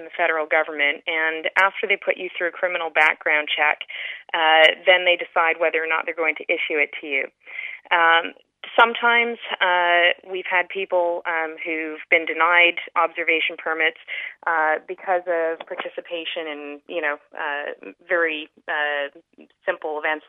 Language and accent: English; Canada; what's frustrating about this as a Canadian is the fact that this hunt occurs in public space.